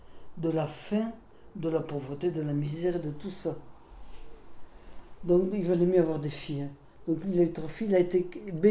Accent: Melun, Île-de-France, France; born there; Je suis née à Melun, ici à côté là, en 49. Mon père était prof, il avait été nommé là. Après-guerre, je suis née dans une salle de classe où ils avaient été réfugiés après-guerre, il n'y avait pas de logement.

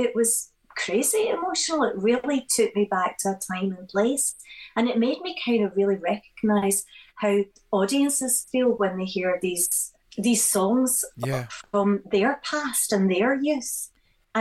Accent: Glasgow, Scotland, United Kingdom; And it's just that thing also of growing up in Glasgow and seeing people that you really identify with on shows like Top of the Pops and Old Gravy Whistle Test

